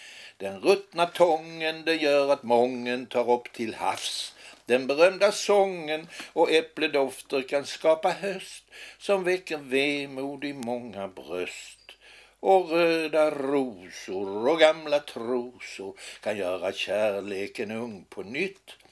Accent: Helsingborg, Skåne, Sweden; also born or lived in Malmö; erbjöd de den till Malmö där jag är född, men nej fan, det vill vi inte ha, sa de i Malmö. Då vände de sig till Helsingborg där jag är uppvuxen

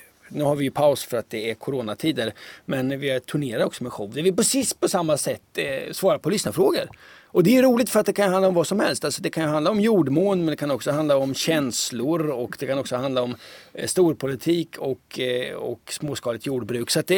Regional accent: Linköping, Östergötland, Sweden; Jag kommer från Linköping, Östergötland. Och man kan tycka att jag pratar mycket dialekt, men om man ska höra mina släktingar så tycker man att jag pratar rikssvenska.

